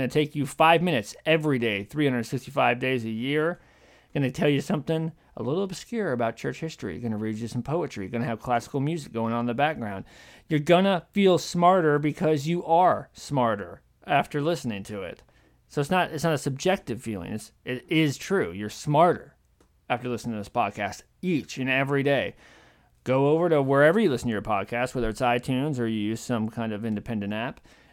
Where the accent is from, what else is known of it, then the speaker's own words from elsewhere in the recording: Duluth, Minnesota, United States; born there; I was born there in Duluth.